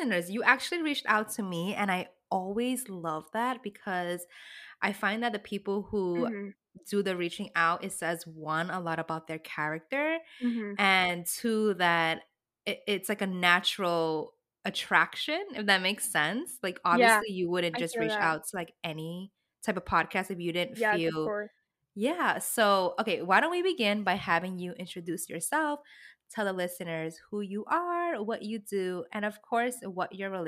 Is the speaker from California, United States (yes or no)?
no; Manhattan, New York, United States; now in Brooklyn, United States; growing up in Manhattan, I never really ventured out to Brooklyn or Queens. I mean, minimally. Yeah. And now that I'm growing older, I currently reside in Brooklyn now